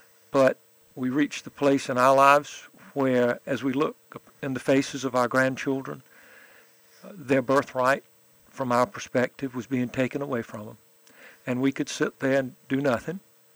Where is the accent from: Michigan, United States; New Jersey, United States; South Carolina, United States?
South Carolina, United States; born there; I was born in South Carolina, educated in upstate at Wofford, and then I live in the Midlands.